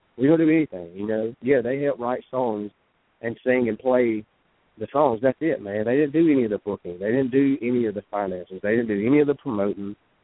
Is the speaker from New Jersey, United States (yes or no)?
no; Vidalia, Louisiana, United States; now in Natchez, United States; every year I had this big hometown throwdown show in my hometown of Vidalia, Louisiana, where I'm from. I live in Natchez, Mississippi, but it's just across the bridge, you know.